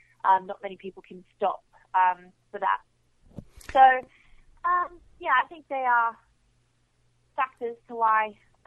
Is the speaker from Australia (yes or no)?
yes; Australia; I think it could have to do with the fact that I'm from Australia.